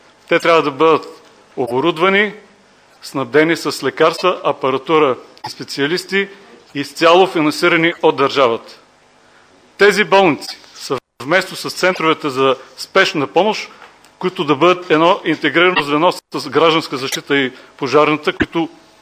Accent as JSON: {"language": "Bulgarian", "town": "Vidin", "region": "Vidin Province", "country": "Bulgaria", "said": "Аз съм от Виден и мога да ви кажа, че в периферията нещата са още по-лоши."}